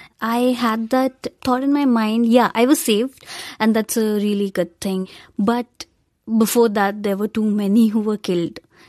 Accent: Bihar, India; They did tell me I am from Bihar, but then more than that, even they didn't know like what's exactly the thing.

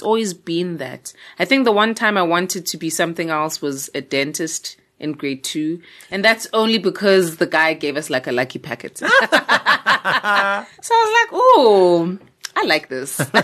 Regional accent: Pietermaritzburg, KwaZulu-Natal, South Africa; also born or lived in Durban; I was born in Durban, Overport, KwaZulu-Natal, South Africa, raised in Pietermaritzburg, which is like maybe 45 minutes away from where I was born, in a township called Imbali, Ewan.

